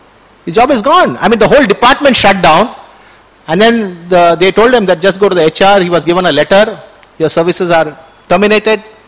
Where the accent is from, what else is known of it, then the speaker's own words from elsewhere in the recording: Palakkad, Kerala, India; I said, I'm from Kerala, you know, I'm from Palakkad in Kerala.